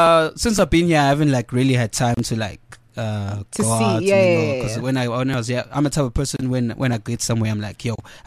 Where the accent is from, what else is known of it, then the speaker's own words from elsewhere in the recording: KwaZulu-Natal, South Africa; born in Nand. I stayed in Tuzuma, stayed in Mlazi. So like township life.